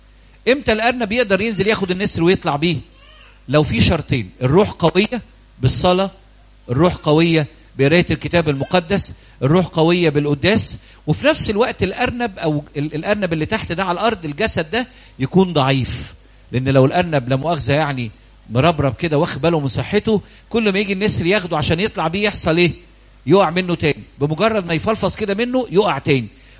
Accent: Egypt; وفي الأمم اللي بقوا مسيحيين زي روميا زينا كده، ما احنا كمصريين بقينا إيه.

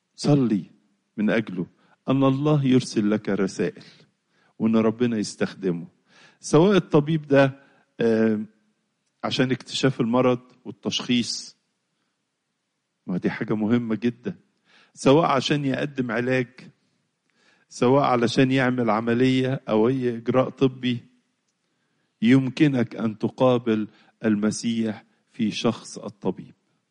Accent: Egypt

